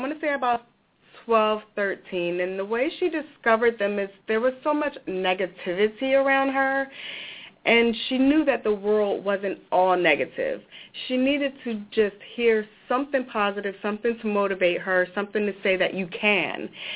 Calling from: Ambler, Pennsylvania, United States; I'm calling from Ambler, Pennsylvania.

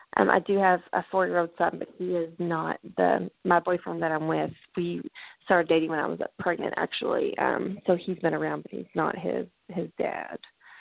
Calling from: Kentucky, United States; I'm from Kentucky.

